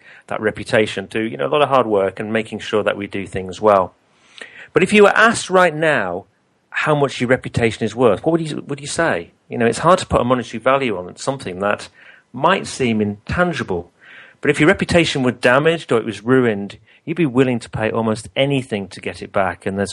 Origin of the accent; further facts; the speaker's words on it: United Kingdom; I'm obviously British. I live in the UK